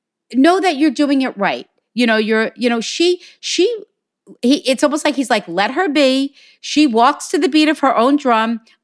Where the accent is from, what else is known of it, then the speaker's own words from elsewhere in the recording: Hicksville, New York, United States; from Hicksville, New York.